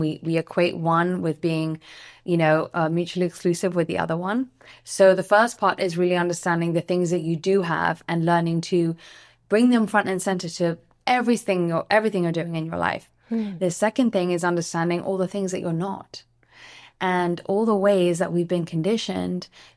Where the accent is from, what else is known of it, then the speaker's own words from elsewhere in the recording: London, United Kingdom; You know, I grew up in London, and London is the most mixed city in the entire world.